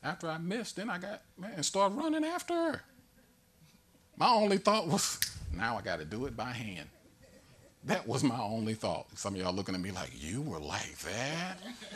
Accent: St. Louis, Missouri, United States; But my family is originally from Tennessee. But because my mom was put out, we ended up being born and raised in St. Louis.

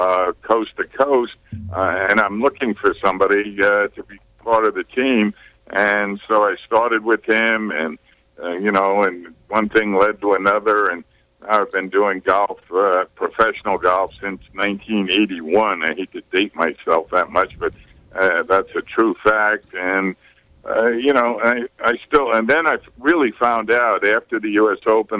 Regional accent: Long Island, New York, United States; when people find out that I'm from the East End of Long Island

